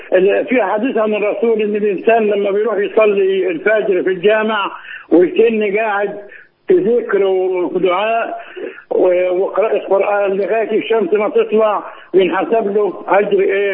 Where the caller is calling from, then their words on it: Beheira, Egypt; من البحيرة.